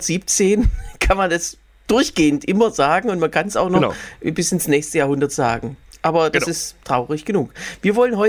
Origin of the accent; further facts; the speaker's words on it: Berlin, Germany; ich bin als Berliner und auch Teilzeit Brandenburger